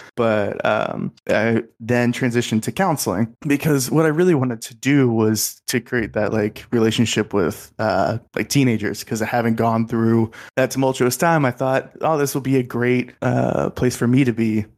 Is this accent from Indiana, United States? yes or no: yes; Indiana, United States; But growing up in Indiana through high school, and then I went to public school